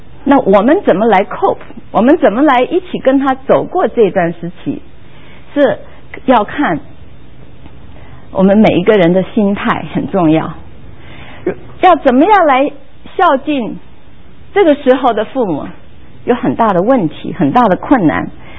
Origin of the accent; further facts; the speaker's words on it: China; 我们中国人很愿意说孝顺